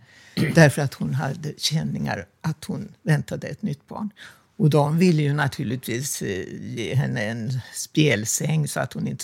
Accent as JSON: {"language": "Swedish", "town": "Stockholm", "region": "Stockholm County", "country": "Sweden", "tie": "born or raised there", "said": "I Stockholm."}